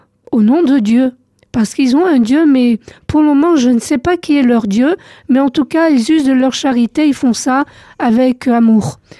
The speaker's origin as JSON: {"language": "French", "country": "France", "tie": "born or raised there", "said": "Je suis arrivée en France, j'avais deux, trois mois. Donc j'ai grandi en France."}